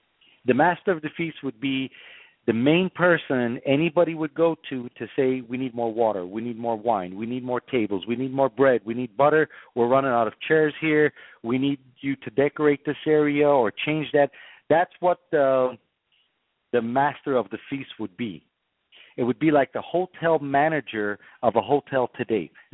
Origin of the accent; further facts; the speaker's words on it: California, United States; and no winery, and I'm from Napa Valley, ever made wine like this.